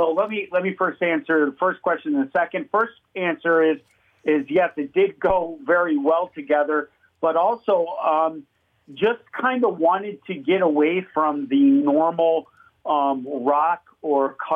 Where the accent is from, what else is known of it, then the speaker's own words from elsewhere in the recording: Chicago, Illinois, United States; Ironically, I grew up down in Chicago, and Joe and I went to school together.